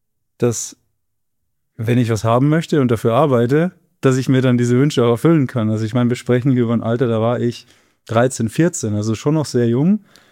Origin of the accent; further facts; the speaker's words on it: Bavaria, Germany; ich komme aus dem Süden von München